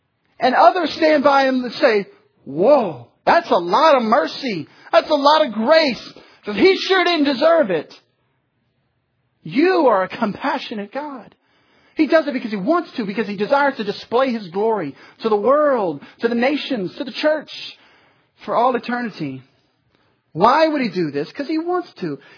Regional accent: the South, United States; I think I need to say this because we're from the South. And in the South, there's a lot of religion.

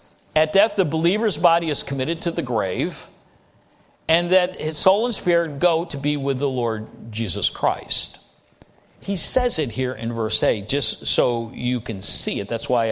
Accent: United States; and so we as an American people have been so secularized and so driven far away from the Scriptures

